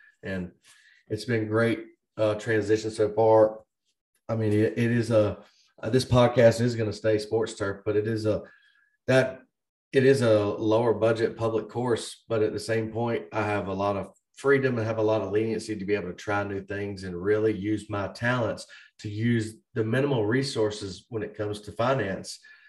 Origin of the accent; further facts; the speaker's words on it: Hampstead, North Carolina, United States; I grew up in Hampstead, not far from where you are right now. Went to Topsail Elementary and Topsail Middle School